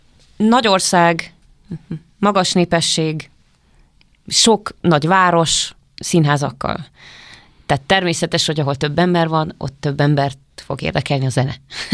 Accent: Hungary; úgy érzem, hogy kozmopolita lettem, viszont külföldön túl magyar vagyok, itthon meg túl nem magyar, tehát túl külföldi vagy, nem tudom.

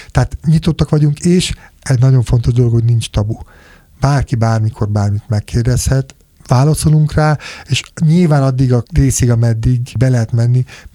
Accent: Paks, Tolna, Hungary; Hát én őspaksi vagyok, tehát én ott születtem, több száz évre Paks, és még emlékszem gyerekkoromban, mikor megérkezett az atomerőmű, meg 72-ben születtem

